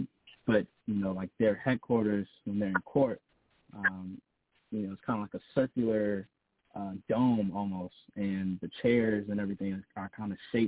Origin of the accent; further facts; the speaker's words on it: Buffalo, New York, United States; I would have to say, man, in Buffalo, like in my hometown, or anywhere?